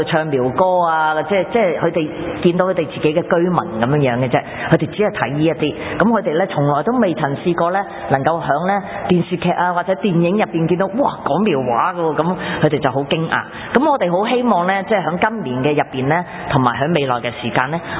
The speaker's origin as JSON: {"language": "Cantonese", "country": "China", "said": "點解我係一個中國人，"}